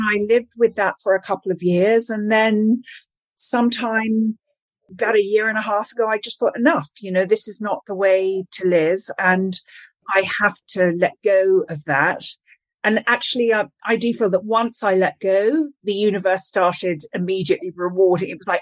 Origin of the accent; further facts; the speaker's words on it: London, United Kingdom; I grew up in London listening to those BBC radio plays and I loved them because it's not an audiobook.